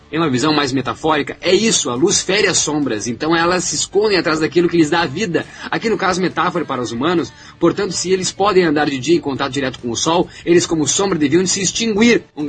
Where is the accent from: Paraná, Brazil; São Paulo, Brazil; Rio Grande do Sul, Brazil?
Rio Grande do Sul, Brazil; eu sou o gaúcho aqui e o pessoal aí, o Jurandir, Siqueira e Rafael, são meus amigos do sotaque estranho, porque o meu sotaque, porque o meu sotaque é maravilhoso.